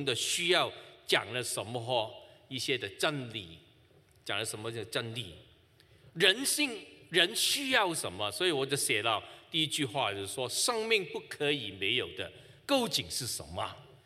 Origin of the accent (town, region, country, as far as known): China